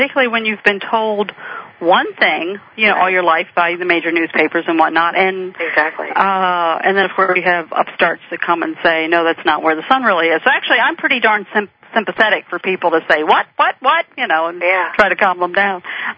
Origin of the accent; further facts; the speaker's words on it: Maryland, United States; I am from Southern Maryland, and I am cursed forever with, you know, I have this limited speech ability, which is not bad.